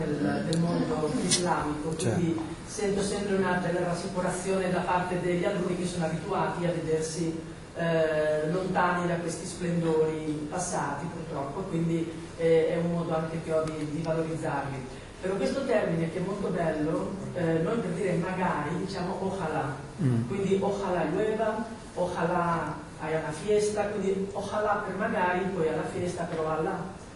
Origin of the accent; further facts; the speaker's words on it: Spain; Italian is a second language; now in Italy; E poi io sono spagnola